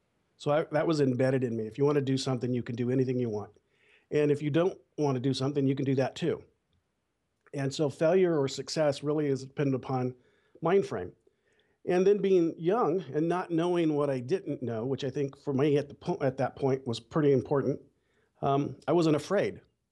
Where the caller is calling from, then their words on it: Bakersfield, California, United States; Well, Bakersfield, California.